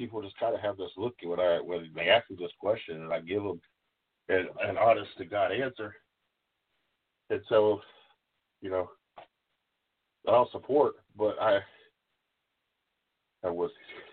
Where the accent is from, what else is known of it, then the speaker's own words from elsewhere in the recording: Dayton, Ohio, United States; And I grew up in Dayton and moved back to Dayton.